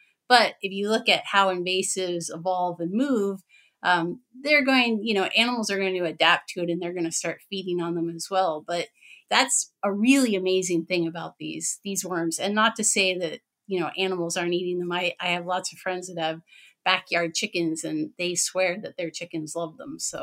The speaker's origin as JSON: {"language": "English", "region": "Pennsylvania", "country": "United States", "lives_now": "Wisconsin, United States", "said": "I'm in Wisconsin. I'm originally from Pennsylvania."}